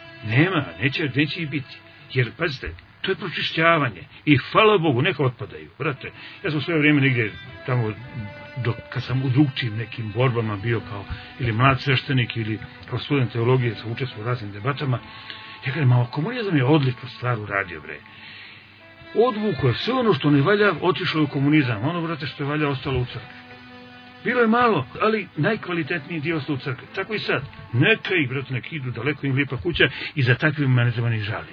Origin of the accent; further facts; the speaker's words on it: Montenegro; Ja sam Srbin iz Crne Gore. I ja sam pravi Crnogorac zato što sam Srbin.